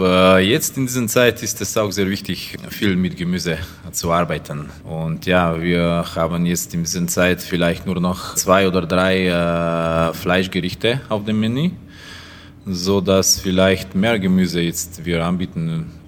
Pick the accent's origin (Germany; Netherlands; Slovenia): Slovenia; Central Slovenia; German is a second language; Ich komme aus der Nähe von Ljubljana.